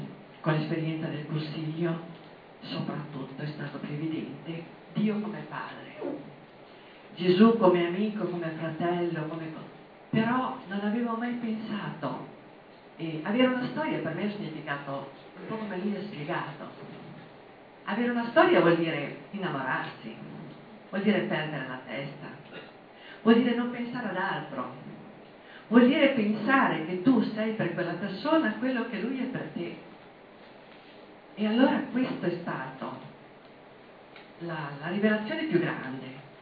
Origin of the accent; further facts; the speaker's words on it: Tuscany, Italy; vengo dalla provincia di Siena, dalla storia di Siena.